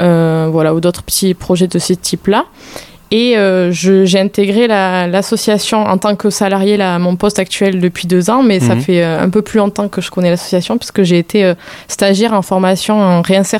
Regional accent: Nouvelle-Aquitaine, France; je suis aussi issue de l'animation et aussi issue des Landes. Je suis originaire de la Haute-Lande.

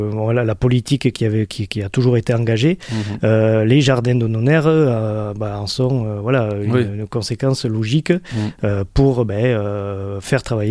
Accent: Nouvelle-Aquitaine, France; moi j'ai donc 38 ans, je suis natif des Landes

